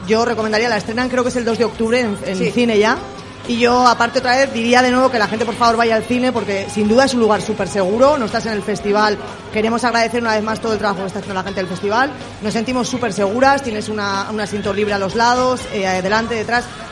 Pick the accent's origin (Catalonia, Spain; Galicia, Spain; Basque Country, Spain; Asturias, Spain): Basque Country, Spain; San Sebastián; somos vascos, somos donostiarras, podemos con eso y con mucho más.